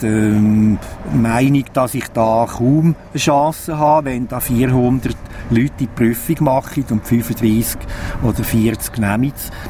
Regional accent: Arth, Schwyz, Switzerland; Ja, ich bin in Art aufgewachsen mit Haufen Geschwistern, jawohl. Und später sind wir nach Goldau gezügelt und haben dort zwei Häuser gebaut, dass alle Platz hatten.

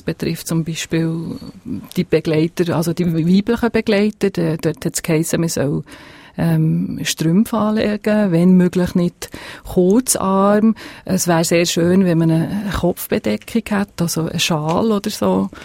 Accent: Italy; first language Italian; German is a second language; weil ich ursprünglich Italienerin bin. Ich kann sehr gut Italienisch. Das ist meine Muttersprache eigentlich.

